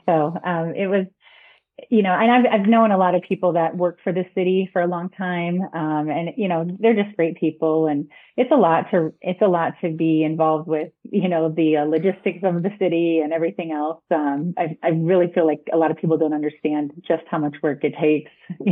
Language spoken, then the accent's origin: English; Indiana, United States; I was born in Michigan City, Indiana. And shortly after I was born, I was adopted. And my parents lived in rural LaPorte County, where I pretty much spent my entire childhood and then my adulthood as well.